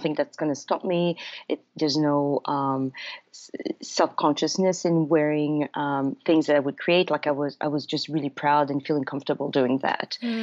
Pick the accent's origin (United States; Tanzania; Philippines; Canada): Canada; moved away as an adult; now in Australia; I grew up in Canada for up to my late 20s, and then when I went back to university to do a nursing degree in my late 20s, I decided to go